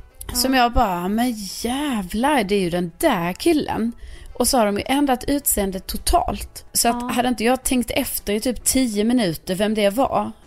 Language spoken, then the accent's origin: Swedish; Lund, Skåne, Sweden; Jag var ju hemma i Lund i helgen. Och det var väldigt länge sedan jag var hemma.